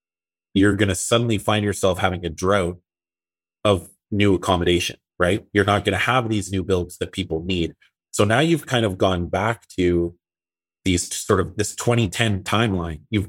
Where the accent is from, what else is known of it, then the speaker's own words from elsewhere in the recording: Canada; We're Canadian. What do we want?